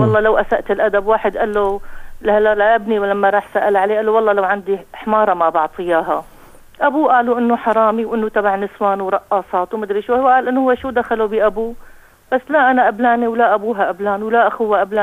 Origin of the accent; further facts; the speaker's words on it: Damascus, Damascus Governorate, Syria; وهن كلنا اهل الشام بس البيئه مختلفه كثير عن بيئتنا